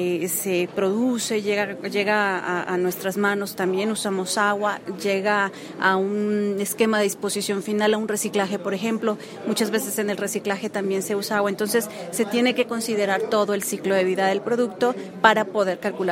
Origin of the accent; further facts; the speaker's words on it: Mexico; yo soy mexicana